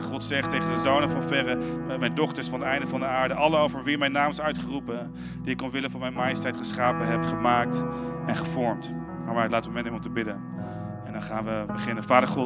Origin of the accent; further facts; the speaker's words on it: Westervoort, Gelderland, Netherlands; born there; Ik ben geboren in de Arnhem, in Westvoort.